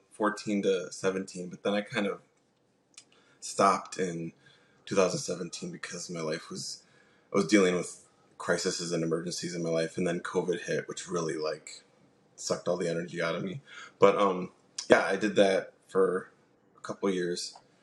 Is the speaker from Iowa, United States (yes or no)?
yes; Iowa, United States; because like I grew up in Iowa, and Iowa is a very different world from San Francisco